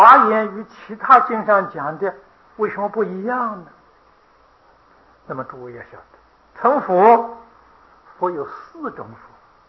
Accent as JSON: {"language": "Chinese", "country": "China", "said": "这个护啊，就是我们中国人讲的保佑啊"}